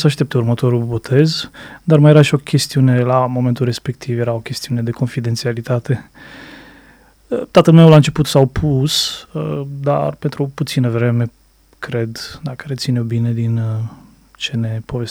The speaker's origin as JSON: {"language": "Romanian", "town": "Zalău", "region": "Sălaj County", "country": "Romania", "tie": "born or raised there", "said": "E un orășel mic, unul dintre cele mai mici orașe capitale de județ, reședință de județ."}